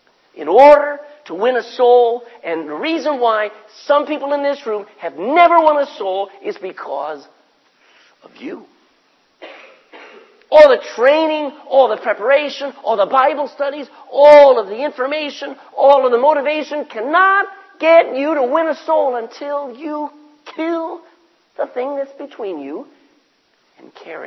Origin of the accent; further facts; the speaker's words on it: Texas, United States; most of you know I'm a Texan.